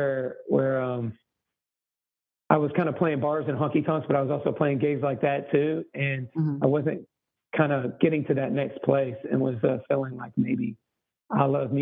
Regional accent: Texas, United States; So, I grew up in Texas to two very musical parents.

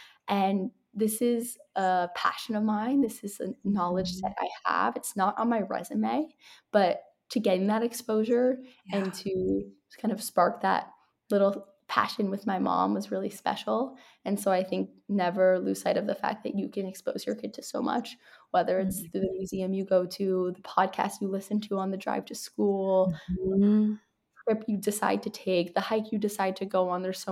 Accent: New York City, New York, United States; I grew up in New York City and my mom's from Canada.

